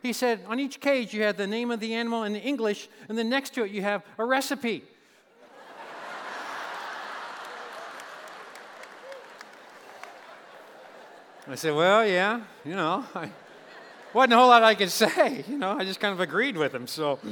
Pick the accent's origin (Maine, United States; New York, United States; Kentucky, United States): Kentucky, United States; as Chuck just said, I am from Kentucky, and Kentucky is a little different than California.